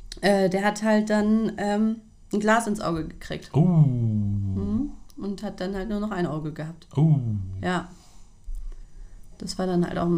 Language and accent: German; Delmenhorst, Lower Saxony, Germany; Ich bin ja in Delmenhorst aus Versehen aufgewachsen.